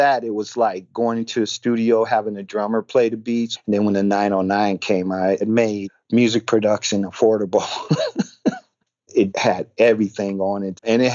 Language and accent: English; Detroit, Michigan, United States; But I really loved the look because I came from Detroit.